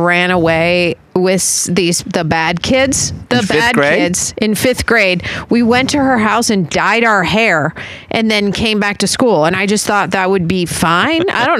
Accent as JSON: {"language": "English", "town": "Las Vegas", "region": "Nevada", "country": "United States", "said": "Vegas, which is a melting pot."}